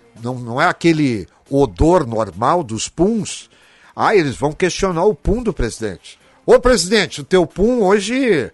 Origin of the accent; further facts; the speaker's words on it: Brazil; eu sou brasileiro.